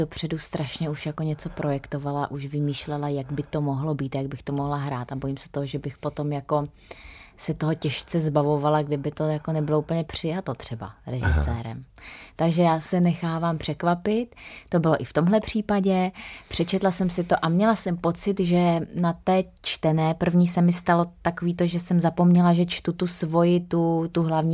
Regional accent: Moravský Krumlov, South Moravian Region, Czechia; Protože já pocházím z maloměsta, z Jižní Moravy.

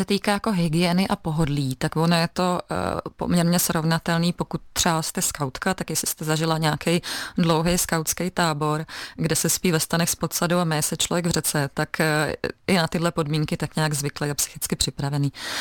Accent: Aš, Karlovy Vary Region, Czechia; moved away as an adult; now in Prague, Czechia; já jsem původně Ašanda, rodačka z Aše, z Karlovarského kraje. A po maturitě, kterou jsem dělala na gymnáziu v Aši, jsem se přestěhovala do Prahy

